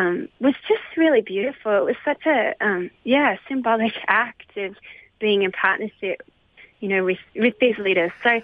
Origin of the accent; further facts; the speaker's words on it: New South Wales, Australia; I grew up in Darug land. I didn't realize that I was born on Darug land.